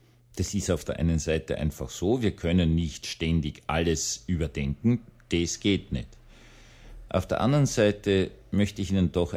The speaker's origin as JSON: {"language": "German", "country": "Austria", "tie": "born or raised there", "said": "Ich bin in Österreich aufgewachsen."}